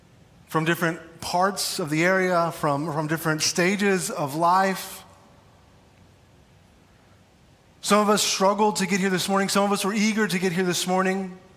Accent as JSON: {"language": "English", "town": "Clyde", "country": "United States", "tie": "born or raised there", "said": "but I grew up in Clyde. So from eighth grade, I guess grow up's kind of loosely, from eighth grade until I was a senior in high school and graduated, I graduated from Clyde."}